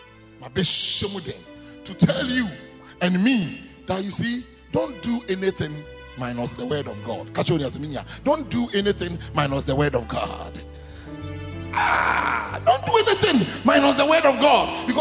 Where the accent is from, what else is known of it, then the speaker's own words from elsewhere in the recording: Abuja, Federal Capital Territory, Nigeria; When we were growing up in Abuja, very close to our house, there was a fetish priest over there.